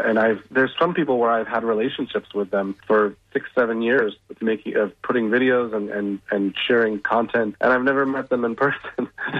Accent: Seattle, Washington, United States; Because I'm from Seattle. I probably went years without washing my car because it would rain every third day

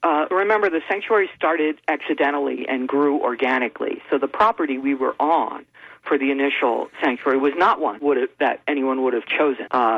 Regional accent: Baltimore, Maryland, United States; I grew up in Baltimore City.

